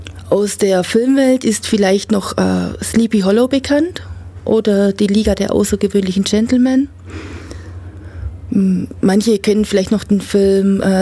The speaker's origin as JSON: {"language": "German", "town": "Gingen an der Brenz", "region": "Baden-Württemberg", "country": "Germany", "said": "Wir sind aus Gingen an der Brenz."}